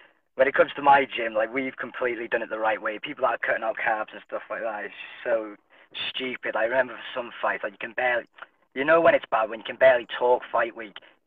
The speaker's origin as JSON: {"language": "English", "country": "Cyprus", "said": "I'm from Cyprus, and it got cancelled last minute."}